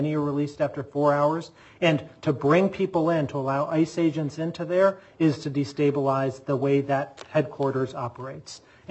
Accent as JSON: {"language": "English", "town": "Chicago", "region": "Illinois", "country": "United States", "tie": "born or raised there", "said": "where I grew up in Chicago, were driving to Wisconsin because the drinking age was different"}